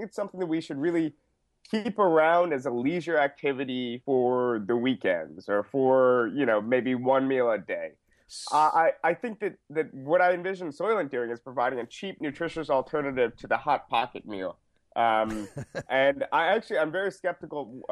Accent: New York, United States; also born or lived in Trinidad and Tobago; I myself, I'm Trinidadian, I'm of Indian descent, but I grew up in New York.

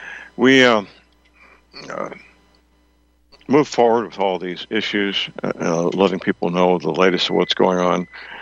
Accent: St. Louis, Missouri, United States; Well, Anheuser-Busch, which is based out of my hometown, St. Louis, is now called Transheuser-Busch.

